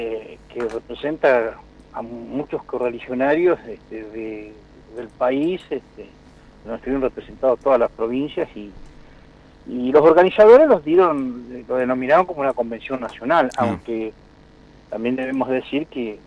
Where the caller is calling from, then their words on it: Río Gallegos, Santa Cruz, Argentina; Acá estamos, de Río Gallegos.